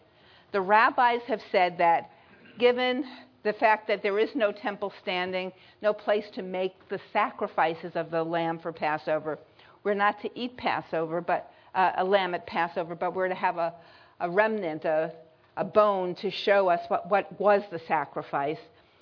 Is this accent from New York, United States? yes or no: yes; Brooklyn, New York, United States; Now, I'm a city girl. I grew up in Brooklyn, New York.